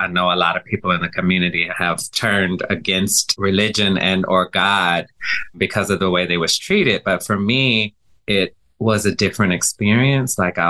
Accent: Louisiana, United States; I am originally from Louisiana. I did come up in a home with a father who was a pastor.

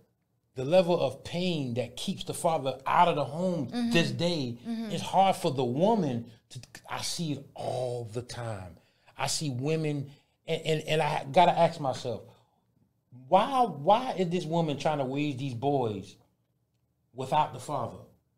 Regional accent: New York, United States; York. I'm from the NY.

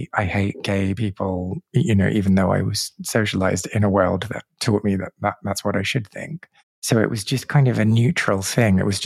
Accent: Australia; I grew up in Australia.

